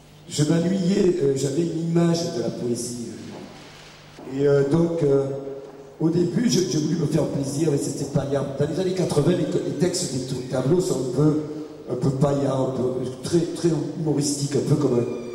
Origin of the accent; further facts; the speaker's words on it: Sète, Occitanie, France; la ville d'où je viens, en dehors de Lyon évidemment, Sète, donc c'est une ville qui a été créée par des Français mais très proches de l'Espagne